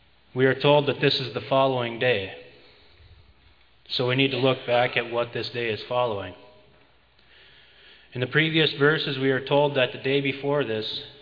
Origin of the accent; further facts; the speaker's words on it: Minnesota, United States; Like saying, Pastor Jerry and I come from Minnesota, so we're Minnesotans.